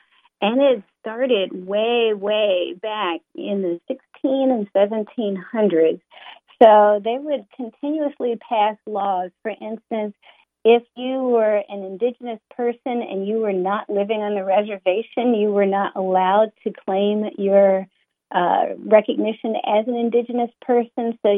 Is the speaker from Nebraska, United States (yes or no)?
no; Virginia, United States; I'm from the Nodaway Indian Tribe of Virginia. We are located in Southampton County, Virginia, but our powwow is in Surrey County, Virginia.